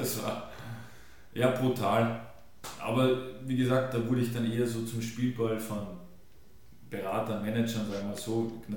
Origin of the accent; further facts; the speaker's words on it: Austria; Die Wiener sowieso ein spezielles Volk bei uns in Österreich gefühlt.